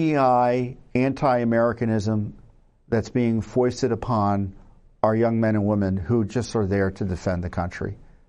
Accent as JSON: {"language": "English", "region": "New York", "country": "United States", "tie": "born or raised there", "said": "I remember there was a guy in our community back home where I was raised in New York, and everyone knew he went to West Point."}